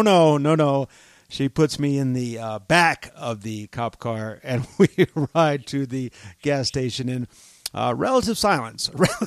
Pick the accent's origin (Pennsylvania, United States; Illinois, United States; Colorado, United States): Colorado, United States; Denver; I'm a teacher from Denver.